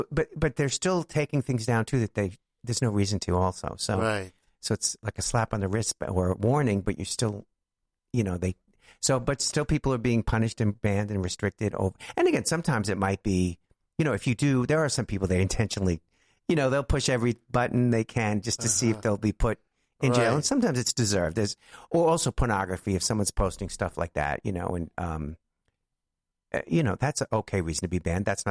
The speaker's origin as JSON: {"language": "English", "region": "New York", "country": "United States", "said": "Most of my family, I'm from New York originally, but my one brother is still on Long Island with his wife"}